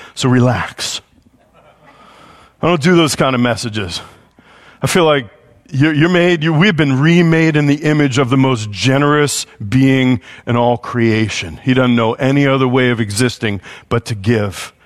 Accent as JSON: {"language": "English", "town": "New York City", "region": "New York", "country": "United States", "tie": "born or raised there", "said": "Now, I'm from New York. I grew up 5 miles from Wall Street."}